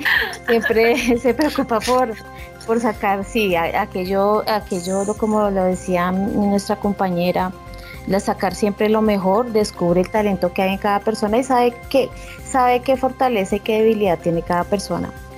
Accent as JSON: {"language": "Spanish", "region": "Bogotá", "country": "Colombia", "said": "Soy bogotana, madre soltera, tengo un hijo ya de 20 años."}